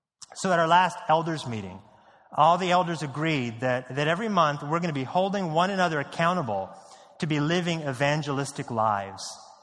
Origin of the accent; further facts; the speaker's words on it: Portland, Oregon, United States; I grew up in Portland, Oregon, and when I'm not kidding, when I was in elementary school, I went up to my choir director